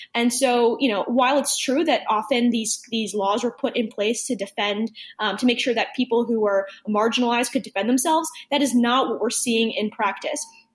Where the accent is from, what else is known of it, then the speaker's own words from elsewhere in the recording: Maryland, United States; I grew up in Maryland, and there was a proposed plan to build a light rail across the county.